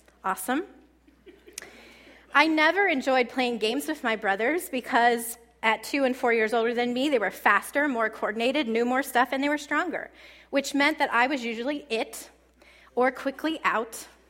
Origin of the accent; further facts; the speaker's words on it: Ohio, United States; I grew up in Ohio, so we didn't have kale either.